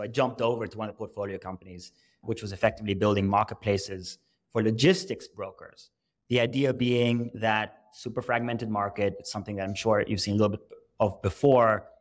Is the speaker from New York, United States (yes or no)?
yes; New York, United States; which is really, as a New Yorker, really is the boonies for us.